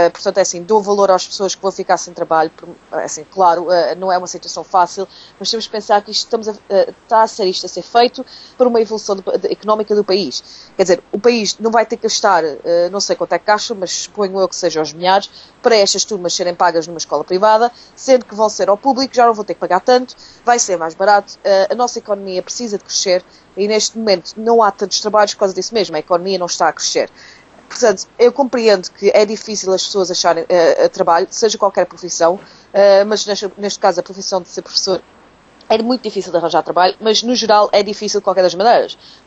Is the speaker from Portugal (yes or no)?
yes; Portugal; eu sou portuguesa e sou igual e falo por mim. Nós portugueses não aderimos bem à mudança.